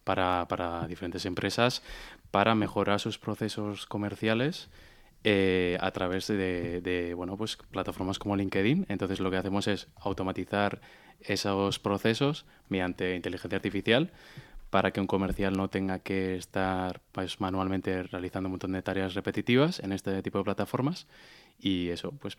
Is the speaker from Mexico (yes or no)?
no; Basque Country, Spain; nosotros somos vascos los tres y hemos venido aquí a Lanzadera para ello